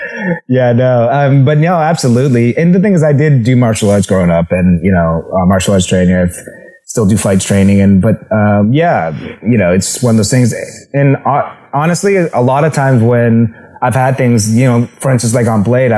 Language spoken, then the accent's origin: English; Canada; And I remember when I went to university, I'm Canadian.